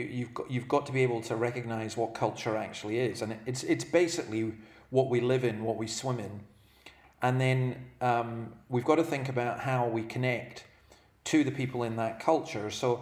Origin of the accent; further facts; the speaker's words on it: Scotland, United Kingdom; also born or lived in Berwick-upon-Tweed, England; now in Australia; I'm from Scotland. Although I'll tell you this, but you have to keep it quiet. I was actually born in England, in Berwick-upon-Tweed, which is disputed territory, I know. But I have been a minister in Scotland for 33 years.